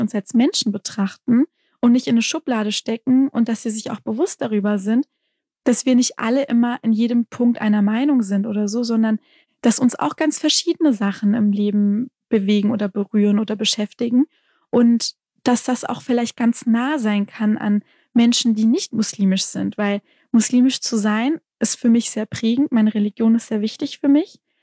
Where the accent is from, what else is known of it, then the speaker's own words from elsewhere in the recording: Baden-Württemberg, Germany; Und ich sehe mich auch als Baden-Württembergerin oder als Schwäbin.